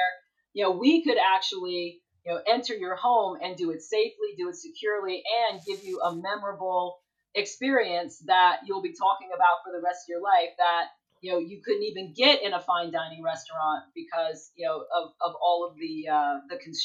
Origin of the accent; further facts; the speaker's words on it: Columbia, South Carolina, United States; also born or lived in New York City; So, you know, I split my childhood between New York City and Columbia, South Carolina. So I moved from New York when my parents got divorced, when I was like 9, 10 years old.